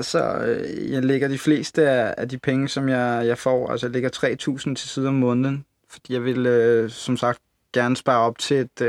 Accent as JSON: {"language": "Danish", "region": "Region of Southern Denmark", "country": "Denmark", "said": "og jeg er 19 år, og jeg er fra Fyn."}